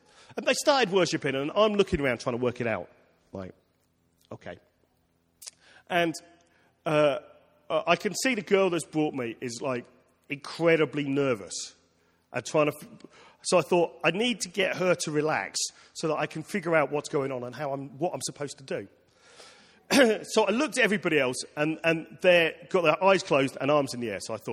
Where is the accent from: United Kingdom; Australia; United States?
United Kingdom; England; You have to understand, as an Englishman, my idea of church is a cold, old building